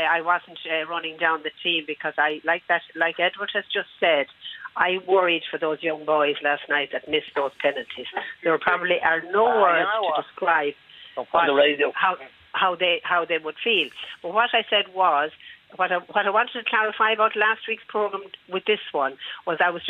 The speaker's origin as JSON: {"language": "English", "town": "Galway", "region": "Connacht", "country": "Ireland", "said": "I'm from the west of Ireland. I'm from Galway."}